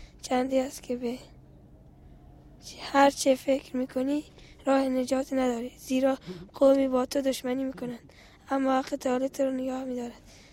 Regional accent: Mazar-i-Sharif, Balkh, Afghanistan; À l'Afghanistan. À Mazar Sharif.

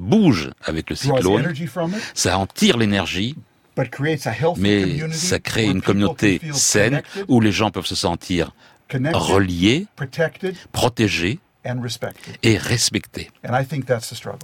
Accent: Minnesota, United States; French is a second language; Quand moi j'ai grandi dans le Minnesota, dans les années 50 et 60

